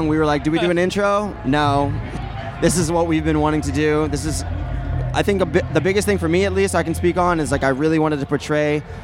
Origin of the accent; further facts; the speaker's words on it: Pennsylvania, United States; We're from Pennsylvania, so.